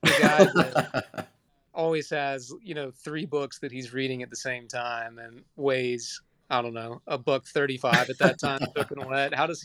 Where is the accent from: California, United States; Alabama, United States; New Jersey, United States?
Alabama, United States; Tuscaloosa; we're all from Tuscaloosa